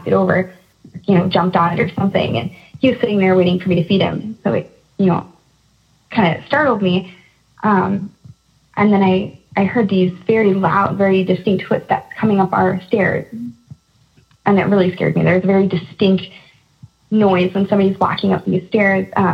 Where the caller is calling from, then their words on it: Iowa, United States; I'm calling from Iowa.